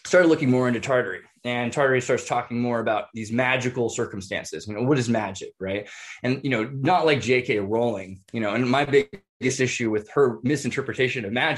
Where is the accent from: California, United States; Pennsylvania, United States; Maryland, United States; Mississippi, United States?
California, United States; Santa Cruz; I come from Santa Cruz, California